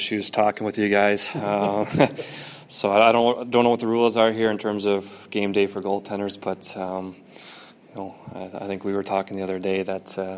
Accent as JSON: {"language": "English", "town": "Toronto", "region": "Ontario", "country": "Canada", "tie": "born or raised there", "said": "So I was the first guy on the plane waiting to head to Toronto, actually, my hometown."}